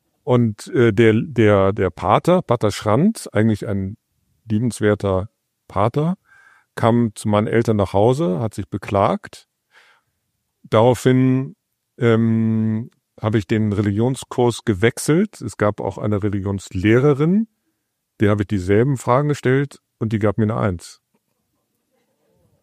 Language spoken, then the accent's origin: German; Bonn, North Rhine-Westphalia, Germany; ich komme aus Bonn am Rhein.